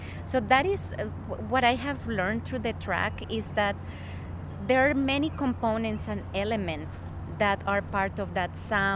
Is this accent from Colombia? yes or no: yes; Colombia; now in Canada; I was born and raised in Colombia, and since 2004 I moved to the Coast Salish territories in Canada.